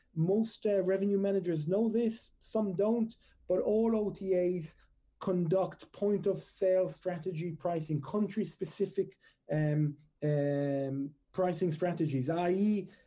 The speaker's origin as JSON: {"language": "English", "country": "Israel", "tie": "born or raised there", "moved": "yes", "lives_now": "London, United Kingdom", "said": "born and bred in Israel, moved to London just about 8 years ago."}